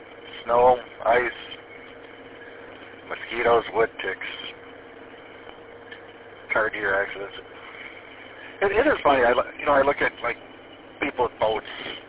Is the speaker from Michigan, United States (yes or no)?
yes; Escanaba, Michigan, United States; At my hometown of Escanaba, I guess it's pretty bad with the meth.